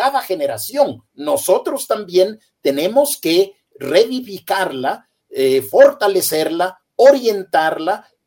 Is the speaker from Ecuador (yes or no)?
yes; Ecuador; yo soy ecuatoriano, mi patria es la República del Ecuador